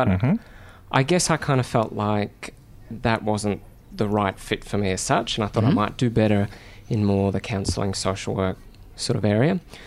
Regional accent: Rockhampton, Queensland, Australia; I grew up in Queensland, so not from Victoria. Grew up in a small town called Rockhampton.

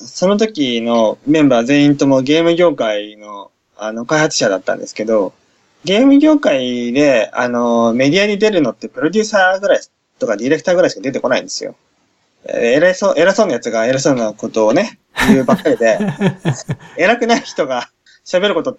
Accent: Kanto, Japan; 関東勢なんですよ。僕と一緒で、出身がね。

